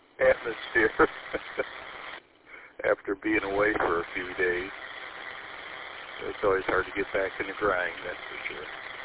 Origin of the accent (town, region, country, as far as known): Fenton, Michigan, United States; born or raised there